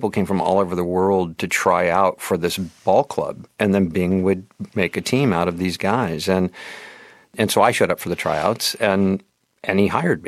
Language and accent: English; Portland, Oregon, United States; I was from Portland, Oregon. And Portland, Oregon, you know, was sort of a required stop in a dying art form at that time.